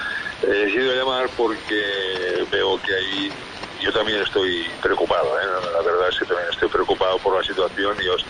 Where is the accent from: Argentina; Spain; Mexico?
Spain; somos los españoles